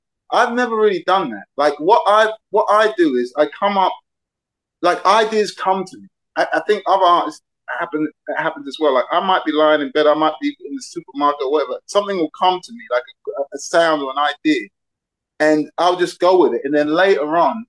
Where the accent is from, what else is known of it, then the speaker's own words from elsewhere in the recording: Barking, London, United Kingdom; born there; I was born just outside London, a place called Essex, which is it's weird because where I was born, I was born in Barking Hospital, but then right down the road is Romford, which is a London borough